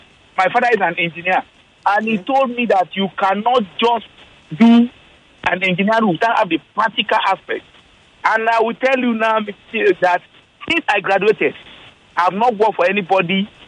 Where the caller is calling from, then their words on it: Ikorodu, Lagos, Nigeria; I'm calling from Ikorodu.